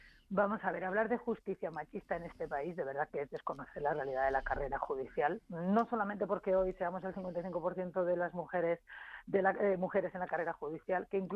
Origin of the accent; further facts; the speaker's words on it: Palencia, Castile and León, Spain; Mire, yo soy de Palencia, estoy convencida de que en Palencia